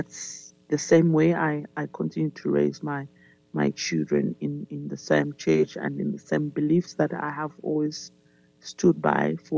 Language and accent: English; Kabwe, Central Province, Zambia; I grew up in Kabwe, in Central Province of Zambia, in a family of seven. I'm the second born